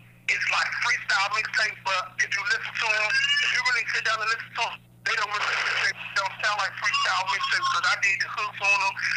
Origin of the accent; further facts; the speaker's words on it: Washington, District of Columbia, United States; now in Maryland, United States; I'm just a resident of Maryland. I'm not really from Maryland. I'm from the District of Columbia.